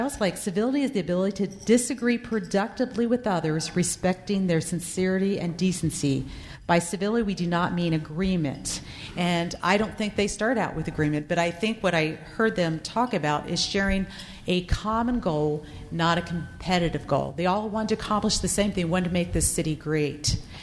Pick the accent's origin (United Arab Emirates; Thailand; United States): United States; Pennsylvania; now in Idaho, United States; We're from Pennsylvania, so just like most East Coasters, we had to actually look in the map to figure out where Idaho is